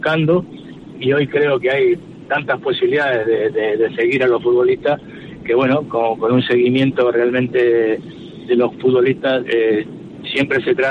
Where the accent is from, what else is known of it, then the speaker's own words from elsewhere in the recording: Argentina; yo como argentino tengo alguna referencia